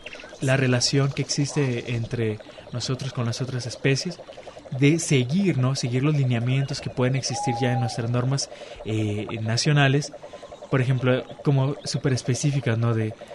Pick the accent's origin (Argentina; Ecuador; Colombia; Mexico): Mexico; nosotros como sociedad mexicana